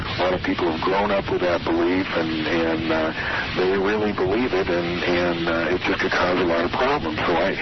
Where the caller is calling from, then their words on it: Susanville, California, United States; Susanville.